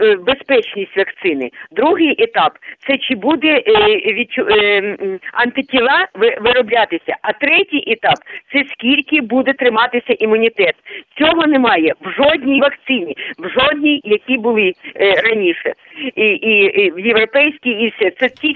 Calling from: Kyiv, Ukraine; я з Києва телефоную.

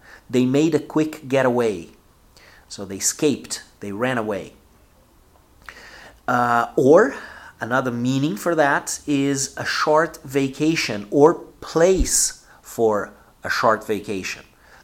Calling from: Porto Alegre, Rio Grande do Sul, Brazil

